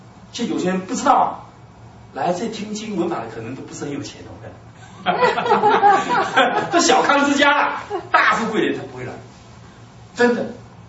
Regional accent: Taiwan; 我们来自台湾，我们非常的希望台湾是一个福地啊

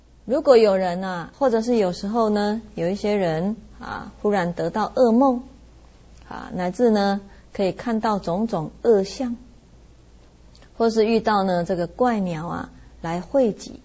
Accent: Taiwan; 这以前呢，我们闽南话叫垃圾鬼，肮脏鬼。

